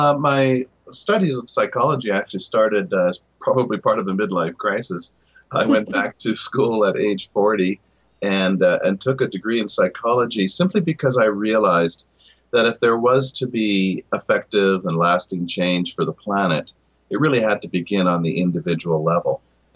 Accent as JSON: {"language": "English", "country": "Canada", "said": "I'm from Canada, so there's all kinds of government programs"}